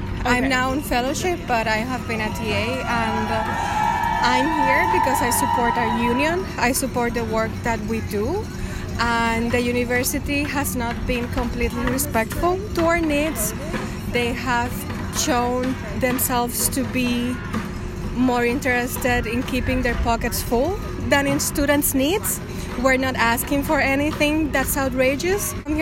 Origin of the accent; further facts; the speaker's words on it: Puerto Rico; So I'm from Puerto Rico.